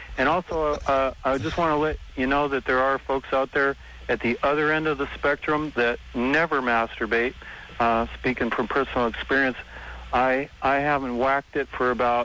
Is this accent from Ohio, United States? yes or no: no; Los Angeles, California, United States; now in Santa Maria, United States; is, and I grew up in L.A.